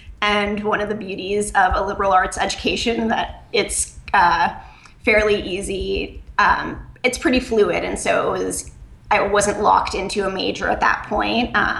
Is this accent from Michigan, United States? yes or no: no; Burlington, Vermont, United States; I grew up in Burlington, Vermont, and the last about 2.5 years, I've been living and working in the Northeast Kingdom of Vermont.